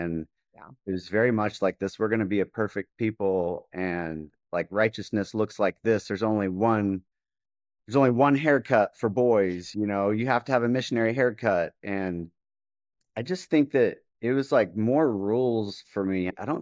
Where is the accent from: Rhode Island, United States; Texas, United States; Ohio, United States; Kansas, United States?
Texas, United States; I grew up in Texas. My family are all members of the church on both sides, huge families, all active.